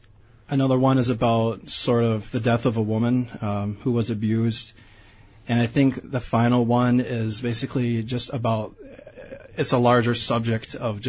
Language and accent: English; Schofield, Wisconsin, United States; I'm from Schofield.